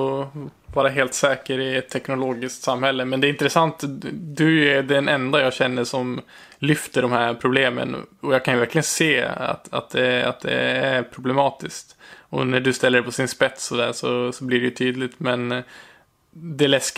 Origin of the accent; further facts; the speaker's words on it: Bollnäs, Gävleborg County, Sweden; now in Moss, Norway; för att se hur priserna är i Bollnäs där vi kommer ifrån.